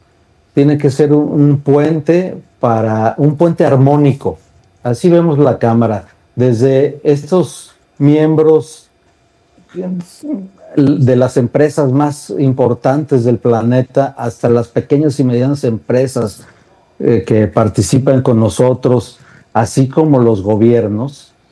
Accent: Mexico; quiero abordar el tema desde la perspectiva como mexicano

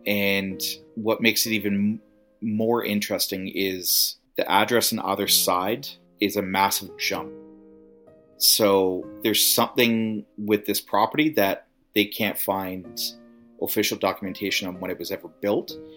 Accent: Victoria, British Columbia, Canada; I'm from Victoria, still live in Victoria. I'm excited to tell the story again and in more detail of the house that I grew up in Vic West.

